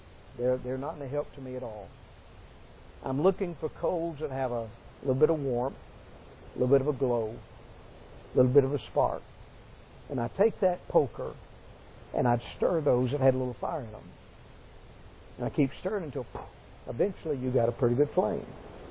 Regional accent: Atlanta, Georgia, United States; I was born and raised in Atlanta.

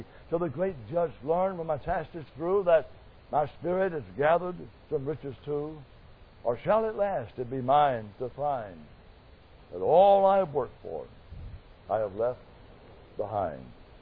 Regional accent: Georgia, United States; I'm from Georgia.

